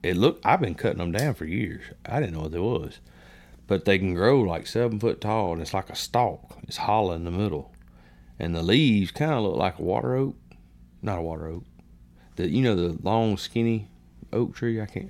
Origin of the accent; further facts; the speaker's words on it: Wales, United Kingdom; No. I'm Welsh. 63%.